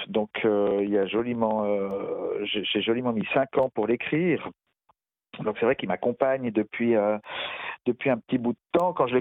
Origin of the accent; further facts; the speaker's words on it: Switzerland; now in Valais, Switzerland; moi, je suis suisse, j'habite en Suisse, dans le canton du Valais, qui est un canton extrêmement catholique. Parfois au sens pénal du terme, si vous voyez ce que je veux dire. Et puis j'ai baigné moi dans ce catholicisme depuis tout petit.